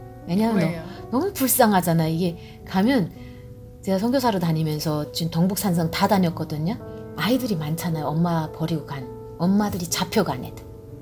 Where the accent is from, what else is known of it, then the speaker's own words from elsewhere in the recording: North Korea; 나는 이제 탈북자니까